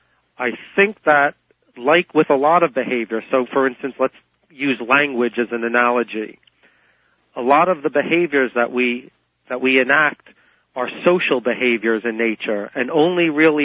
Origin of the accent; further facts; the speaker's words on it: Brooklyn, New York, United States; I'm from Brooklyn.